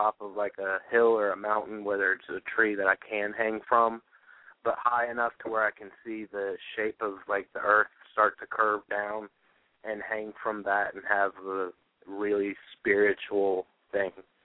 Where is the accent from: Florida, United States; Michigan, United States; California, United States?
Florida, United States; I'm from Florida.